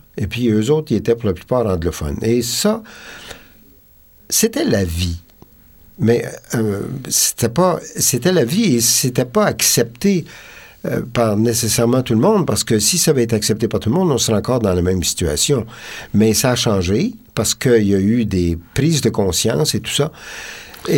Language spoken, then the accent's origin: French; Noranda, Quebec, Canada; born there; Oui, je suis né à Noranda.